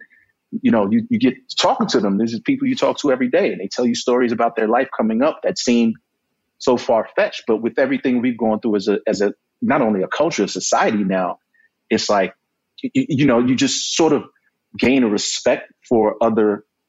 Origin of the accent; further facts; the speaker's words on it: New York, United States; You know, I'm from New York, I like the Yankees.